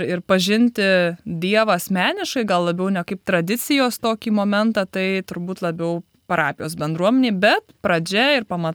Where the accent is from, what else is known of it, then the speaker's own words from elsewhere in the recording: Kaunas, Kaunas County, Lithuania; Esu kaunietė, gimus augus Kaune, Dainavos rajone.